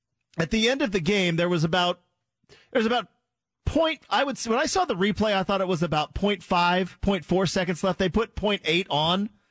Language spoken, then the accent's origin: English; Oregon, United States; I grew up in Oregon.